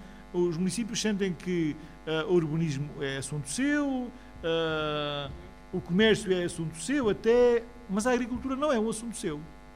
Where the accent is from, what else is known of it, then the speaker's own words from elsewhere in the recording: Aljezur, Faro, Portugal; Eu sou de Aljur, portanto, também estou ligado aqui a esta terra e conheço isto, não é?